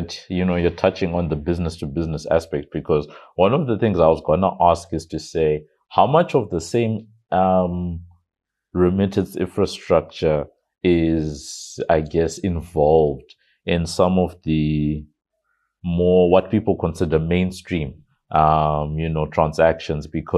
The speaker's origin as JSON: {"language": "English", "country": "Zimbabwe", "tie": "born or raised there", "said": "I grew up in Zimbabwe and there's"}